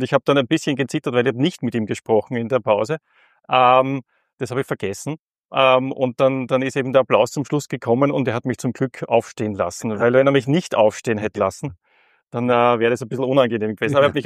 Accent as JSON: {"language": "German", "region": "Lower Austria", "country": "Austria", "tie": "born there", "said": "Naja, ich würde sagen, ich bin ja im Waldviertel geboren"}